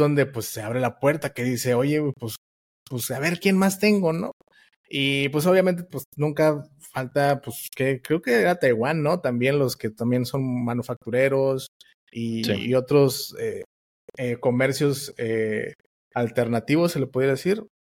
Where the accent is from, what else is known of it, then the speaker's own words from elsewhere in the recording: Mexico; Porque tú como mexicano, o al menos hablando por los mexicanos